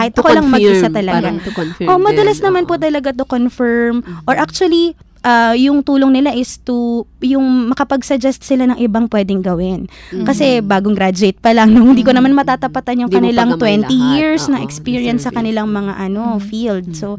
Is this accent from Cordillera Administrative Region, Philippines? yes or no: no; Manila, Metro Manila, Philippines; moved away as an adult; ako laking Maynila, pinadala ako sa probinsya. Hindi, nung panahon na yun, although mabilis akong natuto magwaray pero nung panahon na yun, hindi ako marunong magwaray.